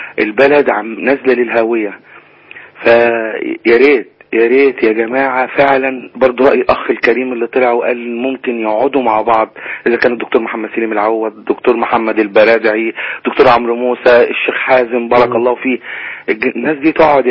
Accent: Faiyum, Faiyum Governorate, Egypt; انا من الفيوم

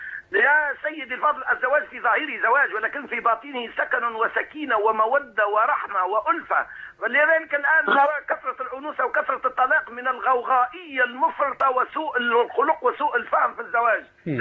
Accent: Tunisia

